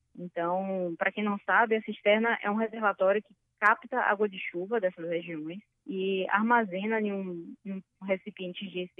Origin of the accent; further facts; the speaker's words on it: Salvador, Bahia, Brazil; como eu sou de Salvador, sou baiana, apesar de nunca ter morado no interior, nem no semiárido de fato